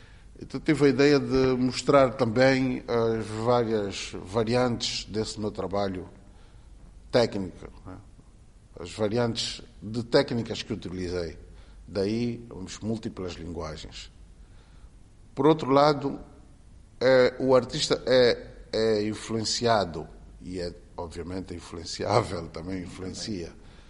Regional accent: Sanza Pombo, Uíge, Angola; born there; Sim, eu sou, nasci em Sanzampombo, com todas as influências

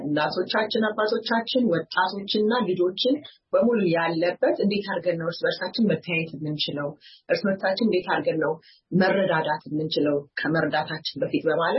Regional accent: United States; ማለት አሜሪካ ውስጥ ነው ያደግኩት።

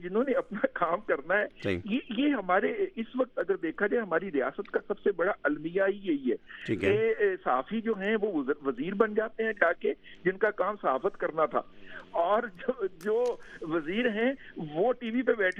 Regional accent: Lahore, Punjab, Pakistan; میرا شہر لاہور ایک کونے میں ہے اور کوئٹہ دوسرے کونے میں ہے پاکستان کے.

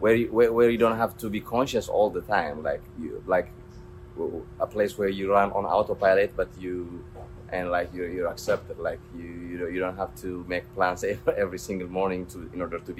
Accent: Mekelle, Tigray, Ethiopia; These pieces are titled Makalongan and Makala 2. They depict their depictions of my hometown, Makala, where most of my family lives.

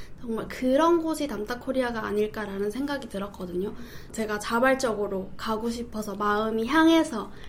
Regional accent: North Korea; now in South Korea; 저는 탈북민으로서

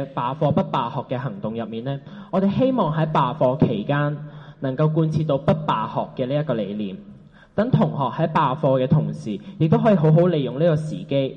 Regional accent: Hong Kong; 政府一路妄想我们香港人会接受用现有的建制去回应诉求

